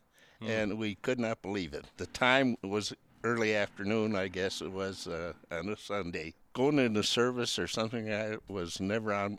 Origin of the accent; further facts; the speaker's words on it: Kenosha, Wisconsin, United States; now in Albuquerque, United States; I lived right on Lake Michigan. In fact, our home was just on t